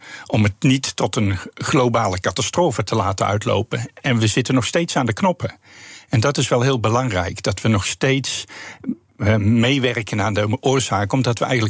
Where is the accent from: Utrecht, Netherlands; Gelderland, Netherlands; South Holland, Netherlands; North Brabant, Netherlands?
North Brabant, Netherlands; born there; now in Groningen, Netherlands; Ja, ik kom uit Groningen. Ja. Ja. Nu wel. Ja, geboren in Brabant, maar altijd gestudeerd in Groningen.